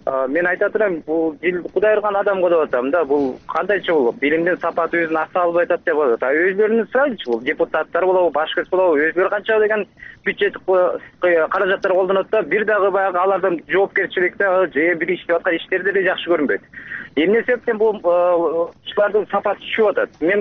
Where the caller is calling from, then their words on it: Bishkek, Kyrgyzstan; 20 жылдан бери мугалим болуп иштейм, азыр деле иштеп атам.